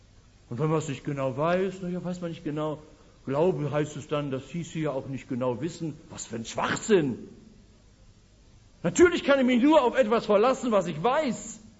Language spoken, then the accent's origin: German; Essen, North Rhine-Westphalia, Germany; ich bin in Essen aufgewachsen